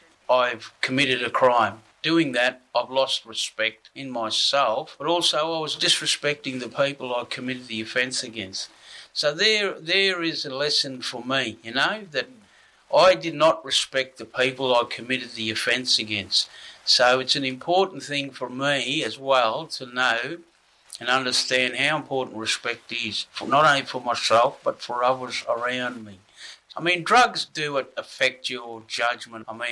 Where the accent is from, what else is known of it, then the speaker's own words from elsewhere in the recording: Queensland, Australia; my tribe, we're from Queensland, North Queensland, Yabungari, their coastal tribe, saltwater tribe. So, but I live down in the city, I'm living in the big smoke.